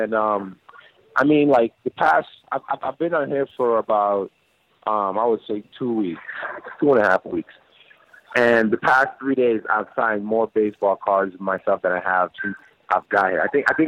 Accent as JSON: {"language": "English", "region": "St. Thomas", "country": "U.S. Virgin Islands", "tie": "born or raised there", "said": "growing up, I really didn't have a team."}